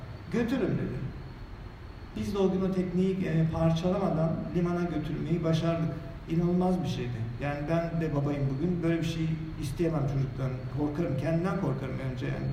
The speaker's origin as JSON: {"language": "Turkish", "region": "Istanbul", "country": "Turkey", "tie": "born or raised there", "said": "70'te doğdum ben. 49 yaşındayım. Kendimi hatırladığımda yaşadığım ev akademinin tam karşısında Fındıklı'daki biraz yukarıda bir apartman dairesiydi."}